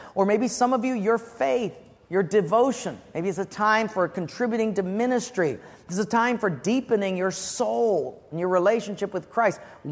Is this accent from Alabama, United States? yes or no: no; Honolulu, Hawaii, United States; I'm from Palolo Valley where you just, you know, spit a mango seed out and it grows.